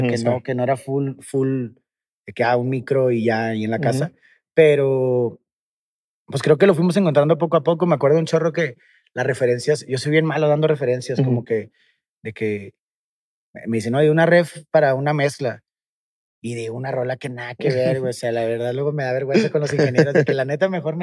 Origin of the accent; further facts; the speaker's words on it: Nuevo León, Mexico; Pues mira, siendo regio, güey, la verdad es que mi primera influencia así fuertísima era